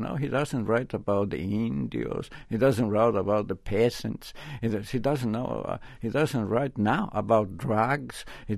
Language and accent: English; France; English is a second language; moved away as an adult; I came from France.